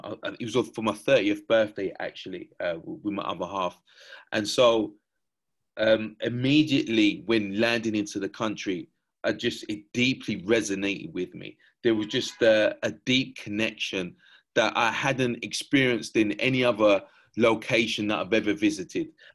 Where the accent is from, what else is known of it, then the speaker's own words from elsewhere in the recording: London, United Kingdom; I grew up in East London, just my mum